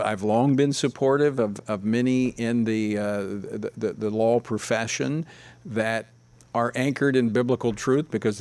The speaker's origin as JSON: {"language": "English", "region": "Louisiana", "country": "United States", "tie": "born or raised there", "said": "in my home state of Louisiana, we've been fighting the federal government."}